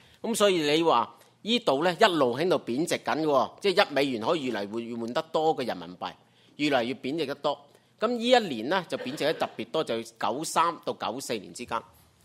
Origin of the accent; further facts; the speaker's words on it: Hong Kong; 我哋香港人啦，好多人咧就上深圳啊